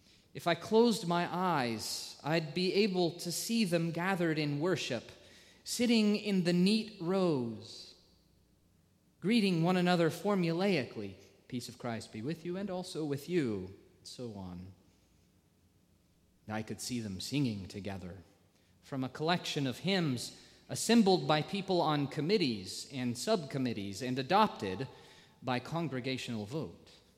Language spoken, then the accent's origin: English; the South, United States; I know that I'm Baptist and that I'm from the South